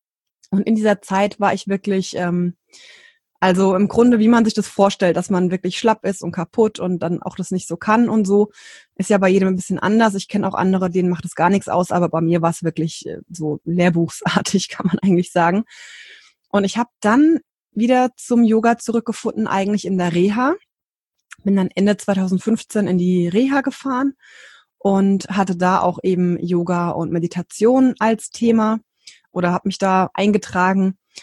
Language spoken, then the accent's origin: German; Hesse, Germany